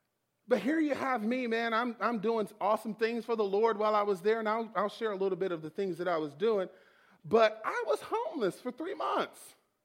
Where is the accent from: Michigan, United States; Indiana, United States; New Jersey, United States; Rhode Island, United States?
Michigan, United States; Detroit; moved away; also born or lived in Oklahoma; So I'm from Michigan, and I moved to Oklahoma. I'm from Detroit, Michigan, okay? And I moved to Oklahoma.